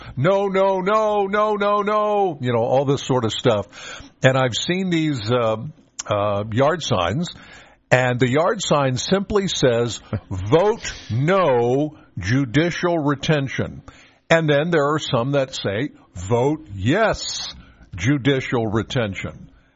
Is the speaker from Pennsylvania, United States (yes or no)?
yes; Penns Valley, Pennsylvania, United States; Now, it's funny, out my way … I'm from Penns Valley.